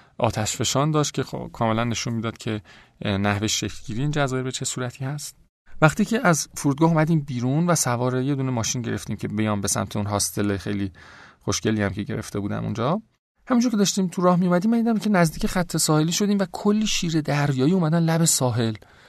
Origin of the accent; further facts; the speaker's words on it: Iran; شاید به خاطر اینکه مثلا ما ایرانی هستیم